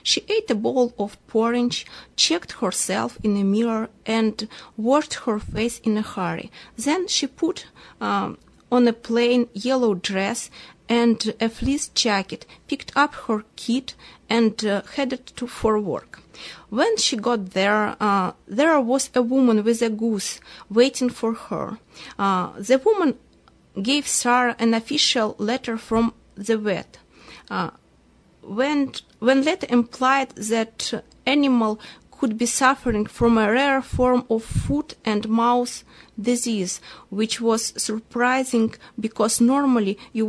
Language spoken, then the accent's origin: English; Minsk, Belarus; I'm from Belarus. I was born in the capital of Belarus, Minsk, and it's a big city. It's almost 3 million people, almost big as Toronto, but it's a very compact city.